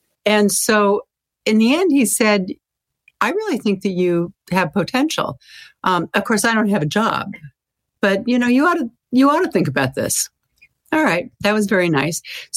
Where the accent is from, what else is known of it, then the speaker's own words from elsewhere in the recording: Sacramento, California, United States; There was one woman in my hometown of Sacramento.